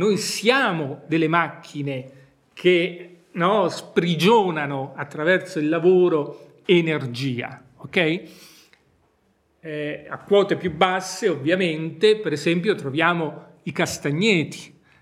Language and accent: Italian; Marche, Italy; io vengo dalle Marche.